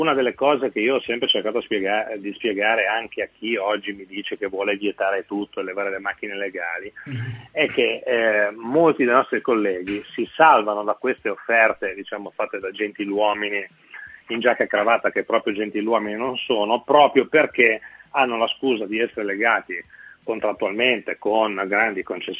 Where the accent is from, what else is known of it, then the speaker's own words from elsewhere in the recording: Genoa, Liguria, Italy; La nostra dice che è nato a Genova e quindi come genovese fa proprio parte della nostra tradizione. Ci giocavano i miei nonni, i miei bisnonni, insomma.